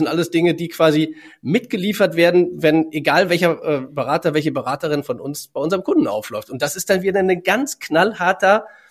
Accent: Germany; Ja, und ich kam da als Deutscher hin.

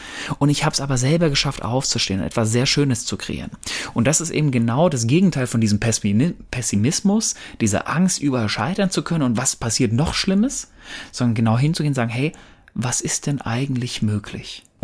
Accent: North Rhine-Westphalia, Germany; Ich komme ja ursprünglich aus dem Pott

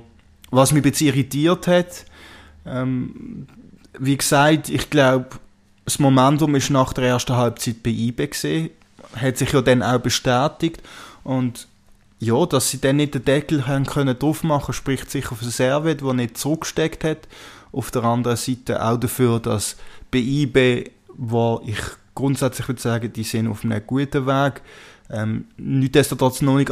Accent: Switzerland; als Schweizer Fußballfan

